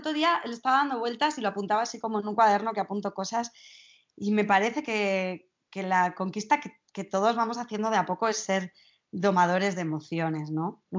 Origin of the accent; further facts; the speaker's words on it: Zaragoza, Aragon, Spain; now in Madrid, Spain; desde que vine a Madrid. Yo soy de Zaragoza, ya dejar a mi familia y a mis amigos para mí fue un súper roto